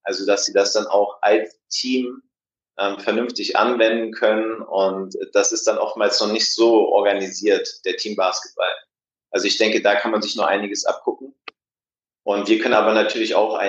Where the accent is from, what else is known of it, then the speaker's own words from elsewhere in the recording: Berlin, Germany; Und als Berliner oder als Deutscher weiß ich natürlich auch, dass das gute Wetter hier zu schätzen.